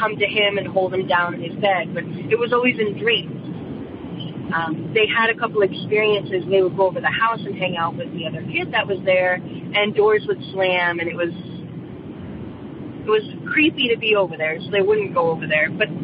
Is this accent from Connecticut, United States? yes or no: yes; Connecticut, United States; I'm from Connecticut. My whole life, I lived in Rhode Island until just the past 5 or 6 years.